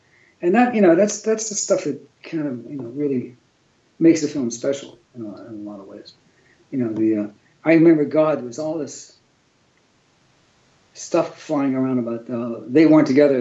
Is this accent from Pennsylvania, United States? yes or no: yes; Pittsburgh, Pennsylvania, United States; now in Los Angeles, United States; Yeah, well, you know, growing up in Pittsburgh